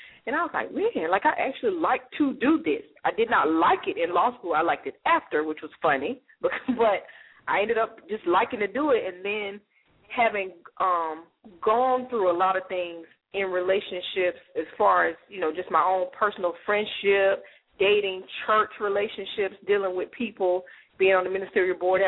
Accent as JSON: {"language": "English", "town": "Gainesville", "region": "Florida", "country": "United States", "said": "I graduated, so I like to say I'm from Gainesville, Florida."}